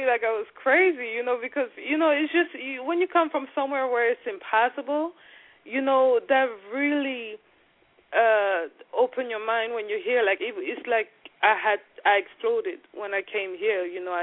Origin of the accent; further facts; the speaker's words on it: Paris, Île-de-France, France; now in United States; I was born and raised in Paris, so I'm very bilingual